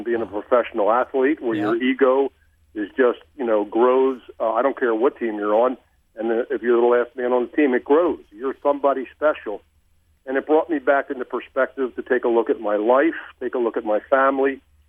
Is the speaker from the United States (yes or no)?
yes; Philadelphia, Pennsylvania, United States; 3 weeks later, I was with the Philadelphia Eagles in my hometown.